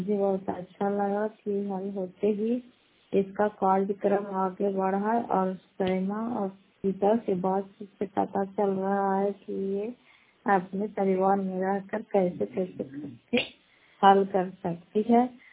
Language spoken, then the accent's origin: Hindi; Fatehpur, Bihar, India; घर फतेहपुर, पंचायत मकलौता, जिला नालंदा, करतुसरा ब्लॉक की निवासी हूँ।